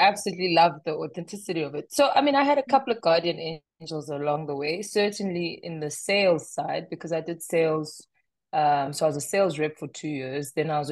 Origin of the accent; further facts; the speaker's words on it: Eastern Cape, South Africa; now in Johannesburg, South Africa; rural Eastern Cape and now I'm in Joburg.